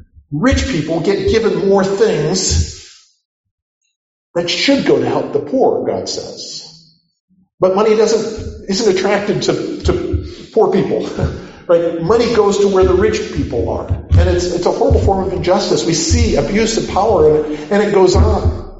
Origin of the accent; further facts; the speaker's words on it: United States; one of the things I have to think about for me as an American is to say the history of slavery